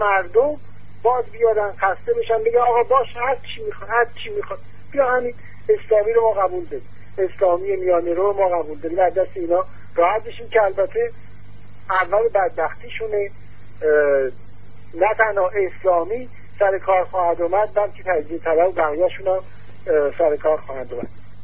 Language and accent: Persian; Iran; ما که ایرانی هستیم